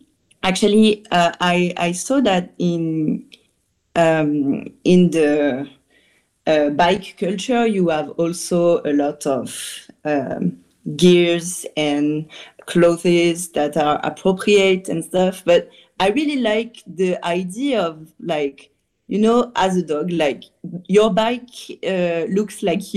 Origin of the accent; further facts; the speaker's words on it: Rouen, Normandy, France; I started from Rouen, which is my hometown